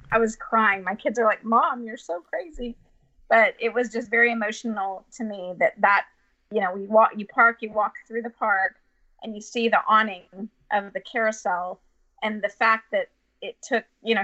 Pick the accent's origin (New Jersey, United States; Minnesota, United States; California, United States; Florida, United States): Florida, United States; now in Houston, United States; I grew up in Florida. I've been to Disney World, Disneyland, both of them.